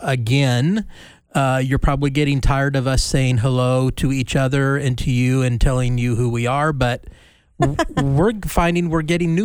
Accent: California, United States; So growing up in California, we would go to the drive-in quite a bit.

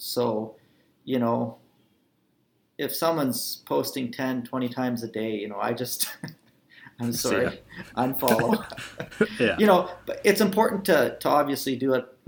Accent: Alberta, Canada; I mean, I grew up in Alberta, you know. In a lake, sitting on my belly on a plastic bag, you know, throwing eggshells down the hole, trying to see fish.

